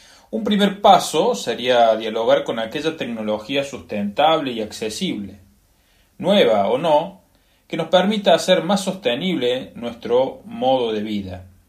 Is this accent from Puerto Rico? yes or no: no; Argentina